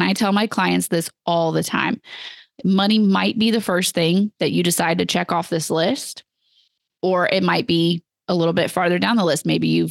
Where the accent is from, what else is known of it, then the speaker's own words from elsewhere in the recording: United States; because hello, I'm an American and you know, everything's in miles.